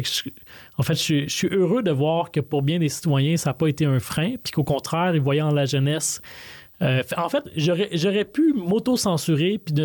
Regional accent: Laval, Quebec, Canada; Ben, en fait, moi, j'ai grandi à Vimont-Auteuil.

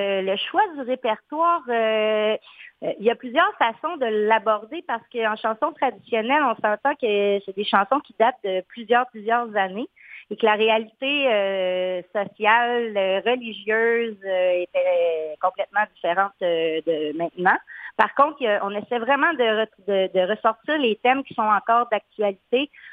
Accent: Quebec, Canada; Moi, je suis originaire de la région des Bois-Francs.

